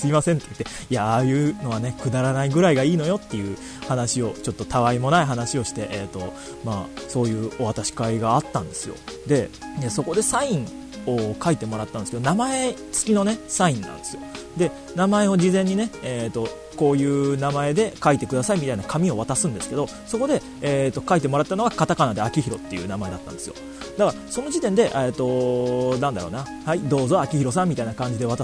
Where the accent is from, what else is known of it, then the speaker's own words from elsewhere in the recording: Kochi, Japan; 僕高知出身なんですけど